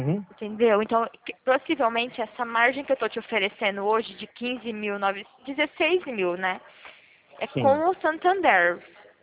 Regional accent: Araçatuba, São Paulo, Brazil; sou de Araçatuba mesmo

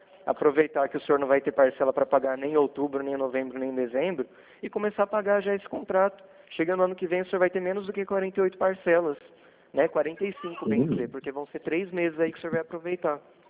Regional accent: Araçatuba, São Paulo, Brazil; Eu sim, sou de Araçatuba. Sou de Araçatuba.

